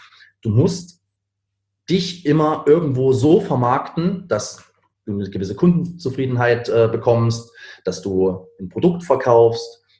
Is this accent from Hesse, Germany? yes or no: no; Berlin, Germany; Ich habe meinen Sitz in Berlin. Ich komme eigentlich aus Berlin. Jetzt gerade aktuell bin ich hier im schönen Wien